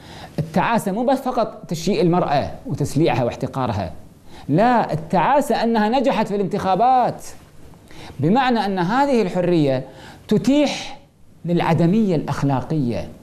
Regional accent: Kuwait; في منطقة عندنا في الكويت اسمها العقيلة

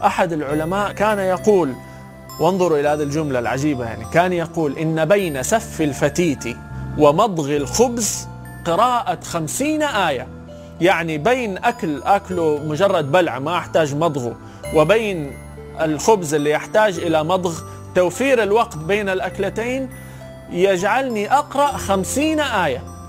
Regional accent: Saudi Arabia; عندنا في السعودية

